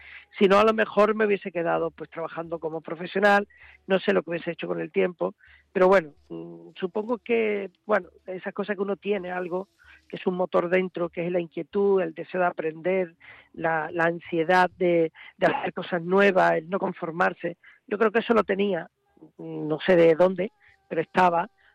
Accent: Lebrija, Andalusia, Spain; accent: Lebrija, Andalusian; con 17, 18 años, yo mi acento era muy lebrijano, muy

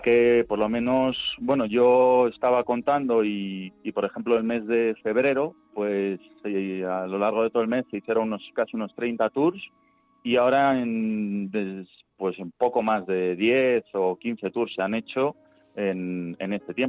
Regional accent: Madrid, Community of Madrid, Spain; yo soy de Madrid y también con este tour he ido aprendiendo mucho

